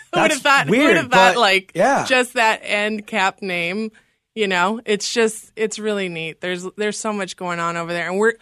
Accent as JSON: {"language": "English", "town": "Oklahoma City", "region": "Oklahoma", "country": "United States", "tie": "born or raised there", "also_born_or_lived": "Fresno, California", "said": "So, I was born in Fresno, California. I lived there as a baby. I don't remember it. And then when I was, I think when I was about one, we moved over to Oklahoma City, believe it or not."}